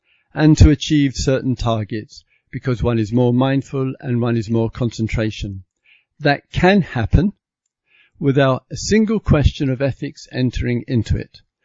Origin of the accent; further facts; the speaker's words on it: United Kingdom; I'm British, you know. We don't go into that.